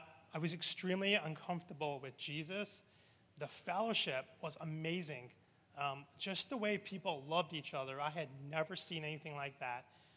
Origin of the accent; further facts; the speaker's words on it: Hong Kong; I grew up overseas in Hong Kong, so it's a very international, very metropolitan city. I was exposed to many different languages, gods. It was just part of my life. I grew up in a Muslim household, so I grew up Muslim